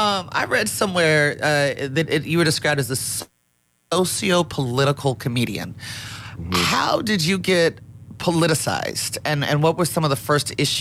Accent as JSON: {"language": "English", "town": "Las Vegas", "region": "Nevada", "country": "United States", "tie": "born or raised there", "said": "And I grew up in Las Vegas, Nevada, and I was like, yeah, I'm cool."}